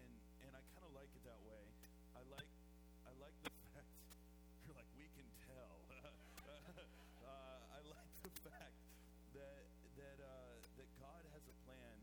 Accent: New England, United States; And I'm from New England.

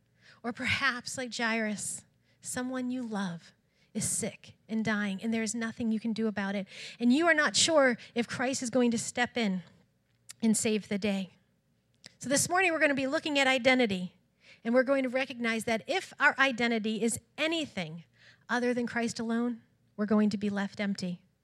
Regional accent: Lowell, Massachusetts, United States; I'm originally from Lowell, so I love Lowell. I'm excited to be back in this community.

